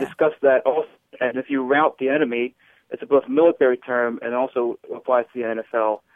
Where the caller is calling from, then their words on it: Delray Beach, Florida, United States; I'm calling from Delray Beach, Florida.